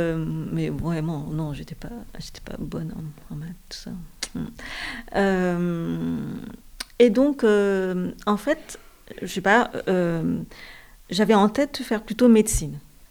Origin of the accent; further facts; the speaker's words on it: Toulon, Provence-Alpes-Côte d'Azur, France; born there; now in Brest, France; je suis née à Toulon, je vis à Brest et je suis artiste plasticienne.